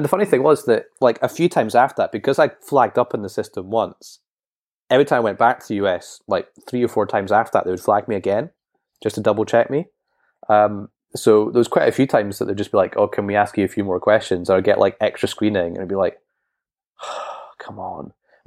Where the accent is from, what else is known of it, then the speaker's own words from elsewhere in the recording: Scotland, United Kingdom; well, I'm Scottish. And when you get married in Scotland, you wear kilts.